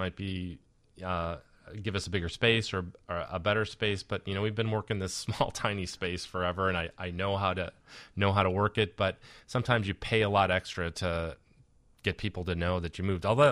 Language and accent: English; LaGrange, Illinois, United States; I grew up in LaGrange. I went to LT. Go Lions.